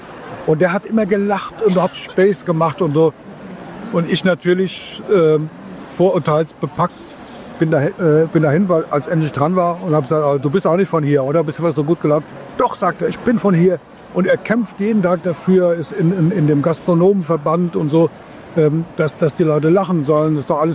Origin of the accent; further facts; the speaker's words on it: Ingelheim, Rhineland-Palatinate, Germany; also born or lived in Mainz; wir kommen ja mal aus Ingelheim und Mainz